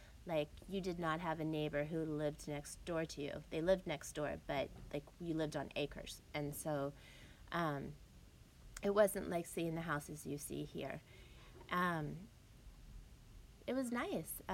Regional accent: Pennsylvania, United States; born or raised there; also born or lived in Germany

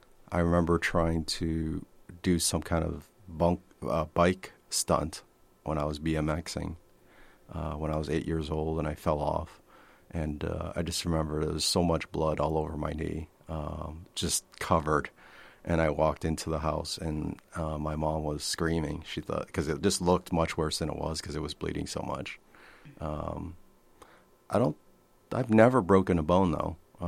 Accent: Boston, Massachusetts, United States; Especially growing up in Boston, there would be many days when it would be so cold outside or rainy

